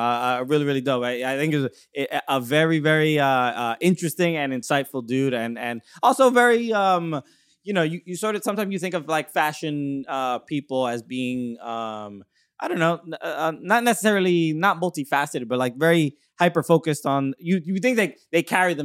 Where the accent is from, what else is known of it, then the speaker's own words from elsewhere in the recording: New York, United States; Hey, I'm a New Yorker, and I go to Times Square.